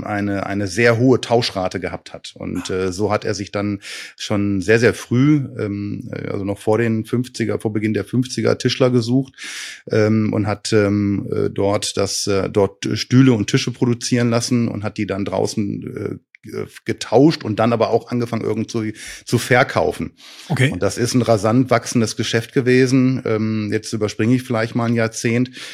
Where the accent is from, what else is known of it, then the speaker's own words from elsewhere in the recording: Essen, North Rhine-Westphalia, Germany; Du erstmal sind wir Essener und da wir unsere Stadt lieben